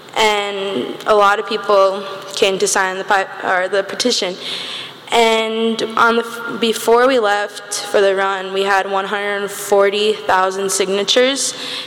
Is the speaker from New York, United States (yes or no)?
no; North Dakota, United States; I'm from the Standing Rock Sioux Tribe, and I live in Bismarck, North Dakota. I'm 12 years old.